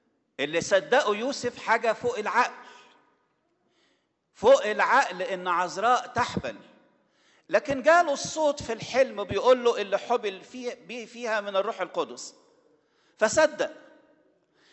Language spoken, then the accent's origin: Arabic; Egypt; ومعها فرح كده خصوصي لينا إحنا كمصريين أن المسيح يدخل بلادنا أرض مصر.